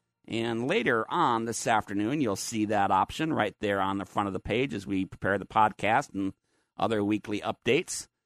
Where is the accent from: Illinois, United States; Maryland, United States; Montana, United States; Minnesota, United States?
Minnesota, United States; growing up in Minnesota and visiting … down in the southern Fairmont, Minnesota, in the farm